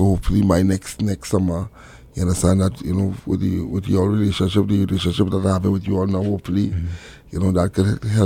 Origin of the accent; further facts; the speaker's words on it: Trinidad & Tobago; born there; moved away; I was born in Trinidad and Tobago. Soccer is all that I know. So when I came up here in 87, I grew up playing a lot of small goals.